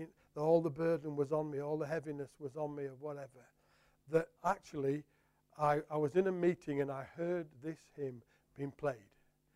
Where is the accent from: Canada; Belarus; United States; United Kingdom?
United Kingdom; Yorkshire and the Humber; It's not my natural temperament as a Yorkshireman.